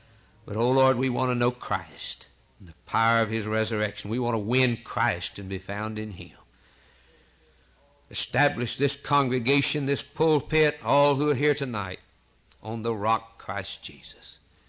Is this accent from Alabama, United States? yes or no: yes; Fairfield, Alabama, United States; born there; When I was born in 1926 in Fairfield, Alabama, I didn't come from anywhere.